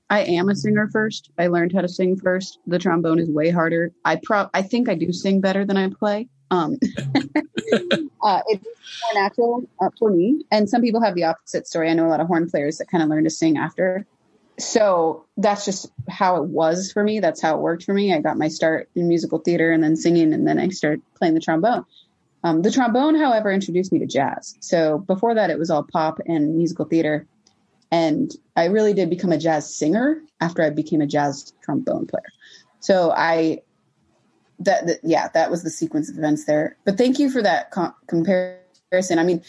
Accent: Snohomish, Washington, United States; I'm from Seattle, the Seattle area. I'm from a town about 35 minutes northeast of Seattle called Snohomish.

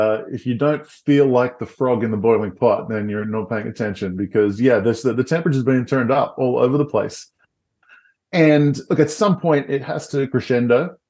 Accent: Australia; I mean, I grew up in Australia, so fun being on this podcast. People are used to the funny accents.

